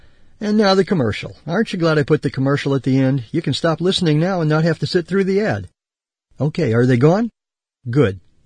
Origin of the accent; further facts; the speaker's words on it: Indiana, United States; I grew up in Indiana, and it was rare to find coins in circulation there from the San Francisco Mint